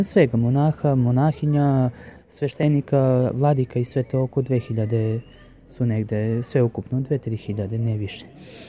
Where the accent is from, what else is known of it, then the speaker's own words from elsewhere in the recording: Serbia; moved away; ja sam iz Srbije, to sam zaboravio da kažem, ja sam rođen u Srbiji i živeo sam, moji roditelji i cela moja familija je u Srbiji ostala, jedino sam ja napustio Srbiju. Bio sam do 2010.